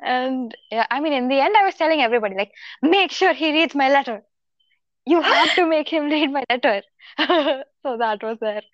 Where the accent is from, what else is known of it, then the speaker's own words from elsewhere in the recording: Salem, Tamil Nadu, India; I'm from Salem and my college is in Erode.